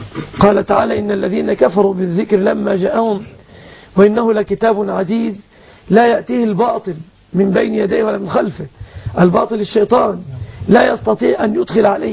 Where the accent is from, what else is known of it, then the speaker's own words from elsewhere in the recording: Egypt; عندنا في مصر